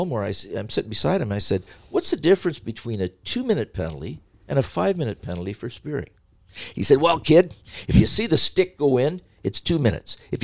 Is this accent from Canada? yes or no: yes; Sarnia, Ontario, Canada; So 3 o'clock in the morning, I drive from my hometown in Sarnia, 180 kilometers, 150 miles or so to Toronto.